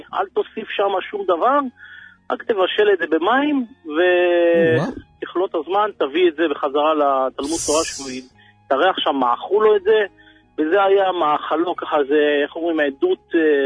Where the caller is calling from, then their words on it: North, Israel; אני מהצפון